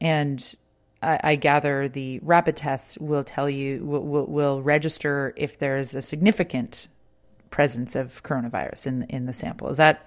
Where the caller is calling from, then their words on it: New Brunswick, Canada; I'm calling you from New Brunswick